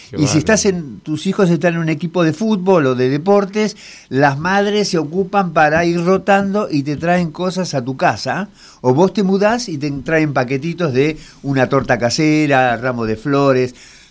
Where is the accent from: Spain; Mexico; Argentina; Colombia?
Argentina; Otra cosa que me llama la atención como argentino es